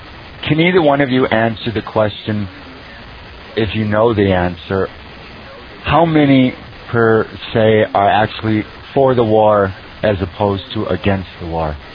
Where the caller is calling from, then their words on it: Nebraska, United States; First of all … from Nebraska, and thank you for your service